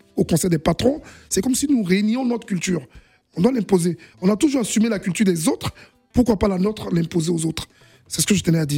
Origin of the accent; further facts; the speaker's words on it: Côte d’Ivoire; Vous savez, chez nous, en Côte d'Ivoire, on a un problème